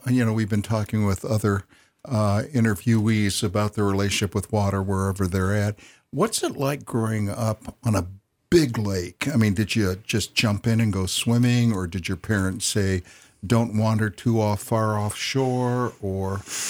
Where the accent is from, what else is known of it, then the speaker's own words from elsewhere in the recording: Midwest, United States; I grew up in the Midwest where lakes were, you can almost throw a stone across.